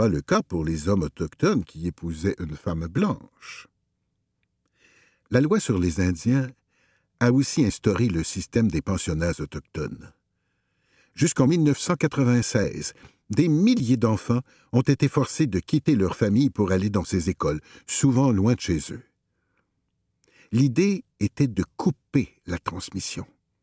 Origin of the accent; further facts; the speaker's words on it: Trois-Rivières, Quebec, Canada; born there; Je suis né à Trois-Rivières, mais mes parents viennent du Maroc.